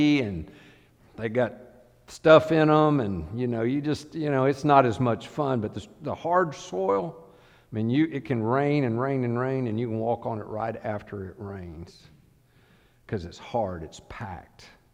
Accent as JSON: {"language": "English", "region": "the Carolinas", "country": "United States", "tie": "born or raised there", "said": "And I grew up in the Carolinas, and any of you know anything about the Carolinas, they have a lot of brick homes up there, and that's because the soil is hard red clay."}